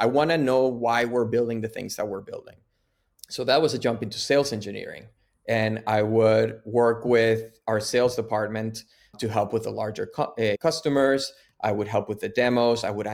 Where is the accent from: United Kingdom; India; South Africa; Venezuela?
Venezuela; moved away as an adult; now in United States; I'm originally from Venezuela, so I needed to get a work visa or a permit to stay in the country. I came through a student visa.